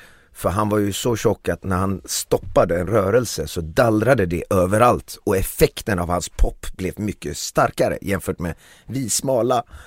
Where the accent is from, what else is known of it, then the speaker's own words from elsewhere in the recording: Gothenburg, Västra Götaland County, Sweden; Så gick jag på ett disco, fritidsgården sån här på Frölunda där jag växte upp, breakdance disco.